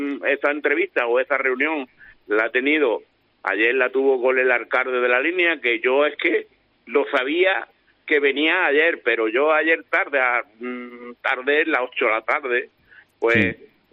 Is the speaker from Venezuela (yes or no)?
no; Spain; Nosotros somos españoles, auténticos españoles.